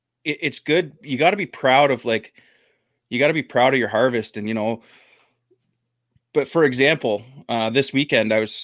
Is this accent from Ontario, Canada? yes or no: yes; Ontario, Canada; we're both from Ontario, Canada, but like when we say we're from Ontario, Damien and I are from opposite sides of Ontario here.